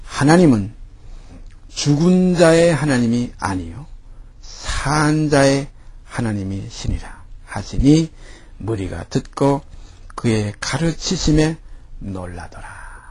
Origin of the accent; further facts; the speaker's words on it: Hyeonam-ri, South Pyongan, North Korea; born there; 대한민국의 사람으로 태어날 때는 저 북한 이북의 평안도 용강군 거기서 현암리라는 데서 태어났어요